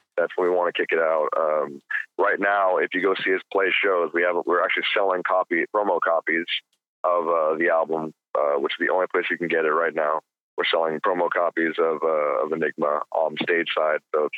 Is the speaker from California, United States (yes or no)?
yes; California, United States; I mean, we come from Orange County, and in Orange County, there's not a whole lot to do.